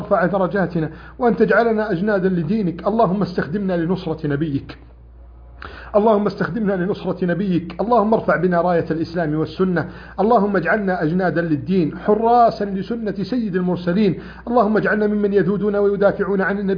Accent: Egypt; بلدنا مصر

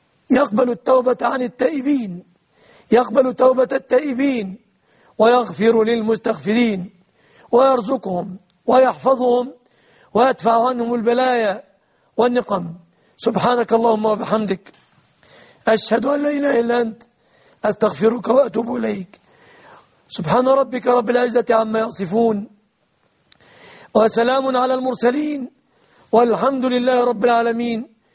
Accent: Egypt

